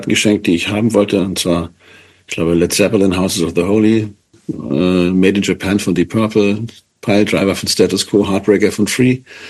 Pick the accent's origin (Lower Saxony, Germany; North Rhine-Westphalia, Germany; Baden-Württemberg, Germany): Lower Saxony, Germany; Hannover; also born or lived in Hamburg / Lütjensee; Und dann bin ich in Hannover groß geworden, in Großburg-Wedel.